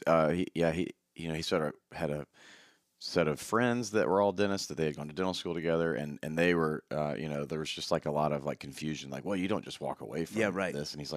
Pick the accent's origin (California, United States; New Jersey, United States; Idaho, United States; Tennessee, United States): Tennessee, United States; Memphis; Memphis, Tennessee.